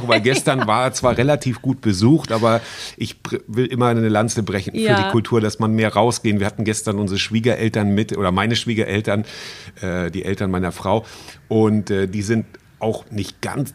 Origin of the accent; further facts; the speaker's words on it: Schleswig-Holstein, Germany; in Nordfriesland, meiner Heimat